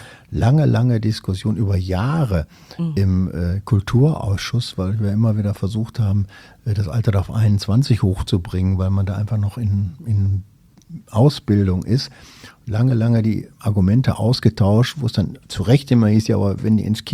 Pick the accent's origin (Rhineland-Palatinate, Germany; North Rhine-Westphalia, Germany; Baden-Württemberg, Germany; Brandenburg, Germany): North Rhine-Westphalia, Germany; Oberhausen; ich bin relativ im Grünen groß geworden, zwar in einer Großstadt in Oberhausen, aber direkt neben einem Wald gewohnt, den sogenannten Dunkelschlag.